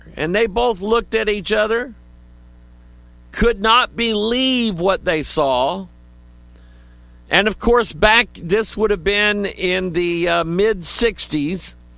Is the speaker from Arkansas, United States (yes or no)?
yes; Pine Bluff, Arkansas, United States; born there; I love Arkansas people. I are one of them by birth. I was born in Pine Bluff, Arkansas, which is right along the Mississippi River.